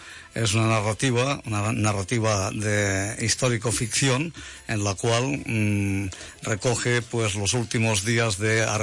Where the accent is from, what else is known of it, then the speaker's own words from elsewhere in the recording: Sant Joan de les Abadesses, Catalonia, Spain; vengo de Cataluña, sí, también lo has dicho. Sí. Soy natural de San Juan de las Abadesas, un pueblo cercano al Prepirineo. Es cercano a Olot